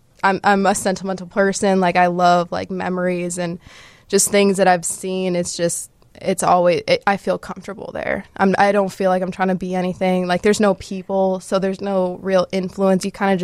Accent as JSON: {"language": "English", "region": "Illinois", "country": "United States", "said": "So definitely not the city. I'm not trying to claim like I'm from Chicago, but, you know, definitely outside of the city."}